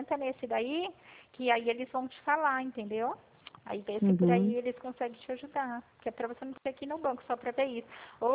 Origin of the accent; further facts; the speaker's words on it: Pirassununga, São Paulo, Brazil; eu fico na cidade de Pirassununga, sou do estado de São Paulo.